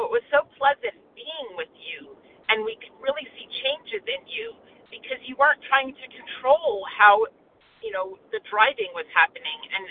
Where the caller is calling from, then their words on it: New Jersey, United States; Hi, good morning. … in New Jersey.